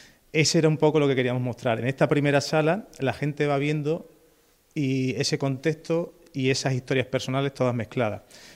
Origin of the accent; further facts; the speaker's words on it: Huelva, Andalusia, Spain; que es una artista y buena amiga también de mi tierra, yo soy de Huelva